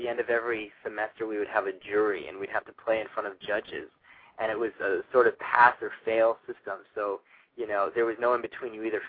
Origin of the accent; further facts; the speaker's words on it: Fort Collins, Colorado, United States; Yeah, I grew up in northern Colorado. It's a small city of about 100,000 people. It's called Fort Collins. It's a college town.